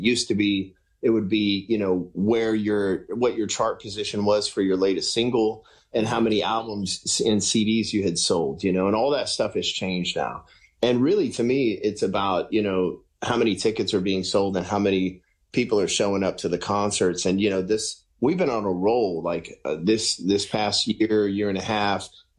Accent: Shreveport, Louisiana, United States; the very first concert of the tour in my hometown at Shreveport.

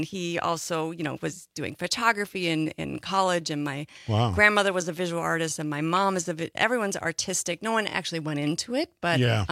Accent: Sauk Prairie, Wisconsin, United States; So I grew up in this area. I grew up in Sauk Prairie, actually, mm-hmm. small farm town.

